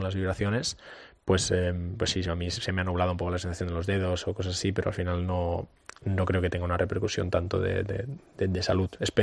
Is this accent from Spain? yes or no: yes; Spain; que soy el único español del campeonato